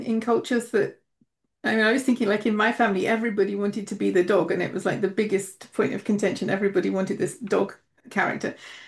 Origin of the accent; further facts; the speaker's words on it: England, United Kingdom; As an English person isn't going to argue, my Portuguese is better than